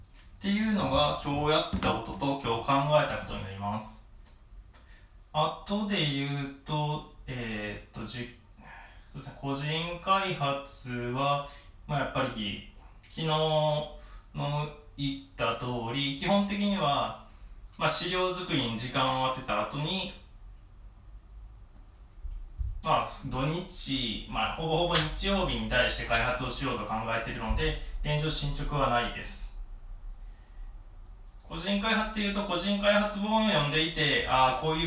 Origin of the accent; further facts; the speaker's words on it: Nara, Japan; まあ、元々奈良出身なので、まあ、大阪だと結構気軽に行ける距離なんですけど、まあ、東京って結構遠いイメージがあって